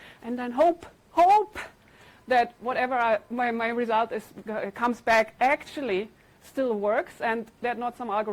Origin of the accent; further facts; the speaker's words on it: Berlin, Germany; I'm from Berlin, and I'm a freelance data, software, whatever person.